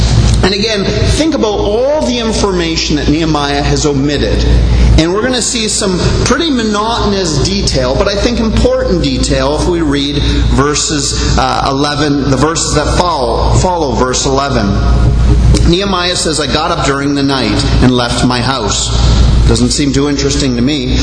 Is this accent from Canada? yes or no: yes; Canada; now in Bahamas; I know as a Canadian now living in the Bahamas, for me, how true this has been.